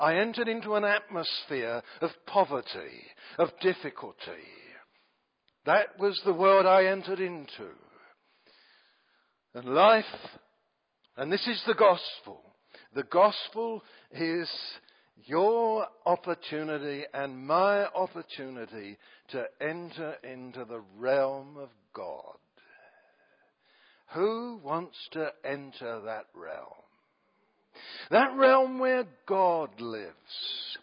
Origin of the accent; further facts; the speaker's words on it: London, United Kingdom; born there; I was born in the East End of London during the Second World War.